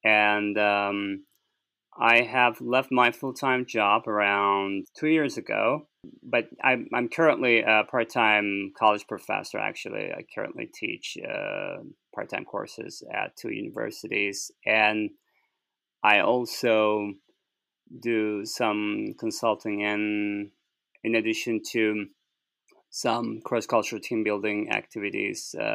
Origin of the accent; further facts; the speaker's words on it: Turkey; moved away as an adult; now in Japan; I'm originally from Turkey.